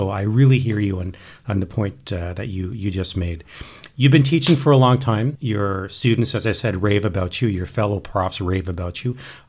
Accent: South Africa; now in Canada; And I know I'm from South Africa. And when we came to this country, my father, we left because of apartheid and a racist system in place there.

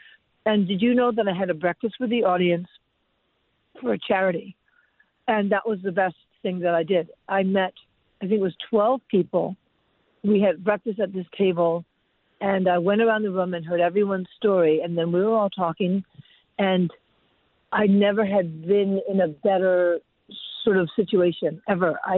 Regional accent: New York City, New York, United States; also born or lived in London / Los Angeles; I grew up in Manhattan. I didn't drive until I was in my 30s, so I moved to L.A.

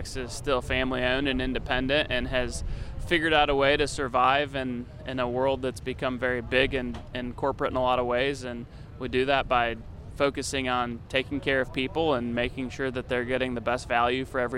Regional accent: Fairbury, Illinois, United States; I grew up in Fairbury, Illinois, not too far from here. My family farms.

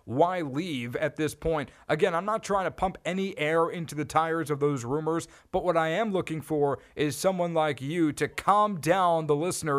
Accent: New Jersey, United States; I'm from New Jersey

